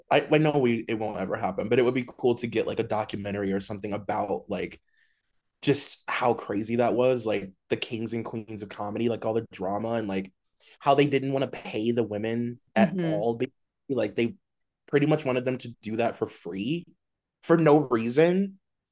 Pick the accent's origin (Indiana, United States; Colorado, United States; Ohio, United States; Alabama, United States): Ohio, United States; Akron; that is either Jimmy Fallon or Steve in my literal neighborhood, my hometown of Akron, Ohio.